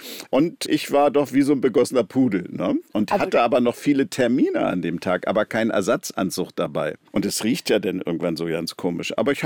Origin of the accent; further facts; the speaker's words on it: Berlin, Germany; Aber jetzt als Berliner